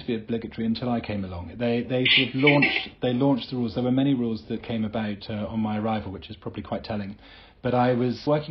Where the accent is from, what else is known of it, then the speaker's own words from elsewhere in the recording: Scotland, United Kingdom; I grew up in Scotland. I was halfway between Aberdeen and Dundee